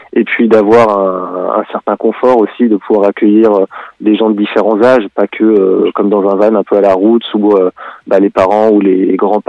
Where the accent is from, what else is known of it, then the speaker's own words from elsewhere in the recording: Lille, Hauts-de-France, France; Moi, ça me change du nord de la France où je vais habituellement, parce que je suis lillois.